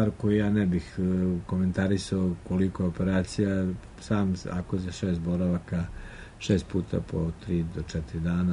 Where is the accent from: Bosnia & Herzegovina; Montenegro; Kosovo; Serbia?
Serbia; Eastern Serbia; Ja sam poreklom iz Istočne Srbije